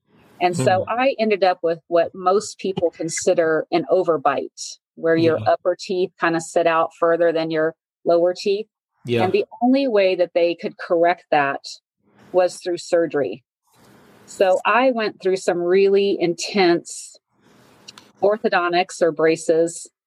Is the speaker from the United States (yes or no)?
yes; Brownsville, Texas, United States; now in San Antonio, United States; But I grew up in Brownsville and left for college and came up here to San Antonio and attended the University of Texas at San Antonio.